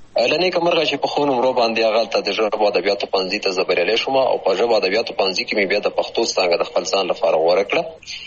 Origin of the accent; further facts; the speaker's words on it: Khyber Pakhtunkhwa, Pakistan; ما هغه 1940 کال و چې زه په همدې ولسوالۍ کې پیدا شوم، د بابو خیلو نیمې ځای کې چې دا هم همدغه ته هم جواره ولسوالۍ ده، د ښکته پښتونخوا هغه ولسوالۍ چې د ډیورن کرخې سره جوخته